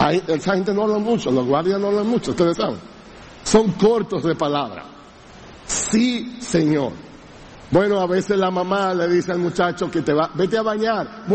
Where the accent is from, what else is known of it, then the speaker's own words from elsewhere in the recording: Dominican Republic; como somos todos los dominicanos